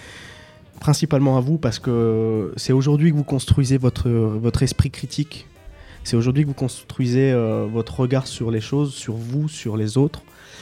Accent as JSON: {"language": "French", "town": "Tourcoing", "region": "Hauts-de-France", "country": "France", "tie": "born or raised there", "also_born_or_lived": "Roubaix", "lives_now": "Paris, France", "said": "Donc moi je viens du Nord, à peu près du même bled que … c'est-à-dire que je suis à côté, hein, je suis né à Roubaix mais j'ai grandi à Tourcoing, et maintenant je vis à Paris."}